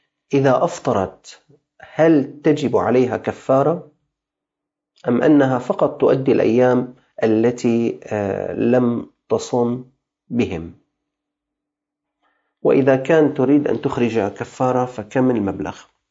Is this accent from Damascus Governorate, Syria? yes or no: yes; Damascus, Damascus Governorate, Syria; عندنا في الشام هي طعام مسكين